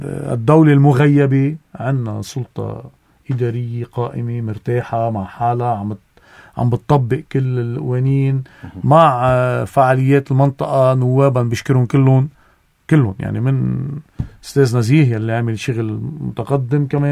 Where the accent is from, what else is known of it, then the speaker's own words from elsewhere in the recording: Dweir el-Rumman, Lebanon; بضيعتنا يلي هي ضيعة صغيرة دوير الرمان